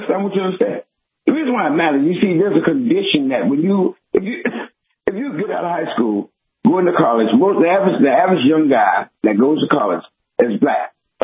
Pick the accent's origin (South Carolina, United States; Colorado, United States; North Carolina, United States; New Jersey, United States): South Carolina, United States; Columbia; See, I'm from Columbia, South Carolina, like I said.